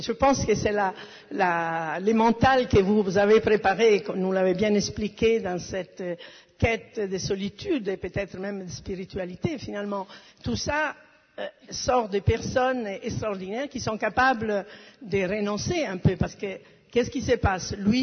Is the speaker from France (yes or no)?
no; Italy; En plus, je suis une Italienne